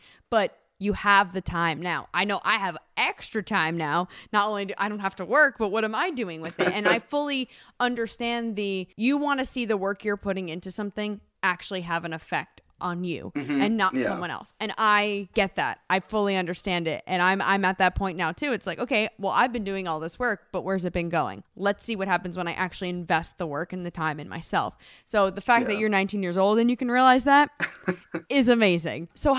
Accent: New Jersey, United States; Like, growing up in Jersey, like, I would get the catalog.

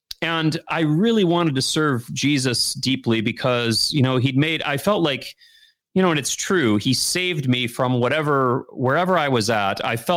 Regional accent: Michigan, United States; I mean, I'm from Michigan

